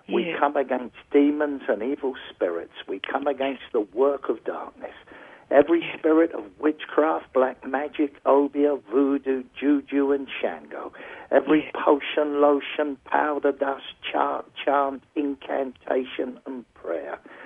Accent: London, United Kingdom; I live just outside London, just southwest of London. And I'm born and bred in London. Though I'm not a Cockney, I'm a Londoner.

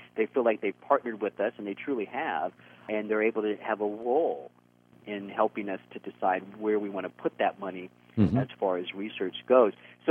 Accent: Texas, United States; moved away as an adult; I came from Texas. I was practicing internal medicine, and my patients knew more about nutrition than I did.

